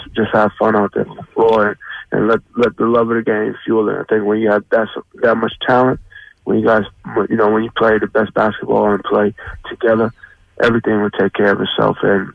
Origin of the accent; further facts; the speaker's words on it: New York, United States; obviously I'm an East Coast kid. I'm from New York.